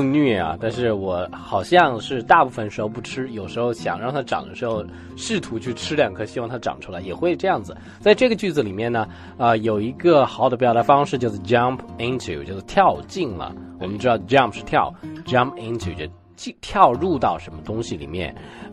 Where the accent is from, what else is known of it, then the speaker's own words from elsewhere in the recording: Changsha, Hunan, China; 我是长沙人嘛